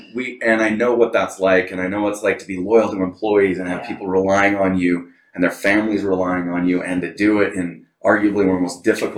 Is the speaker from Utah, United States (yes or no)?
yes; Utah, United States; Well, I'm a Utah native. I was born in Utah. I was raised in Utah. I'm a product of Utah public schools.